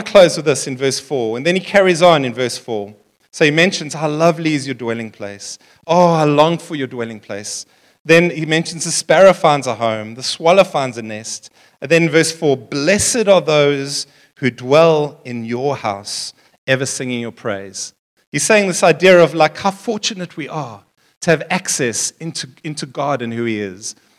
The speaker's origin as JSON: {"language": "English", "country": "Seychelles", "tie": "born there", "said": "I was born in the Seychelles."}